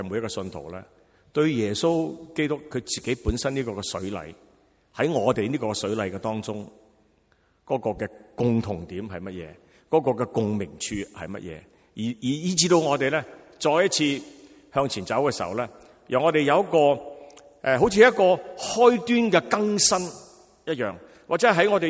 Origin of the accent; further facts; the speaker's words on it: Guangdong, China; 我连同他我们广东人说同连他男孩呢，我都没资格的